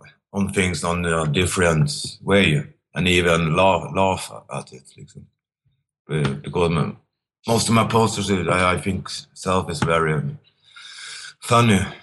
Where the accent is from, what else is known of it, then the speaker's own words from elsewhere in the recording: Umeå, Västerbotten County, Sweden; I am from Umeå, so then I'm doing the street art in Umeå.